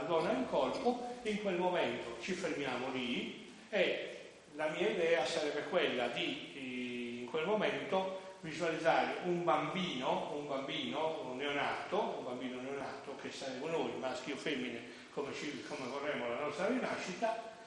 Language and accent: Italian; Sassari, Sardinia, Italy; born there; La finalità di questo è che io sono nato a Sassari.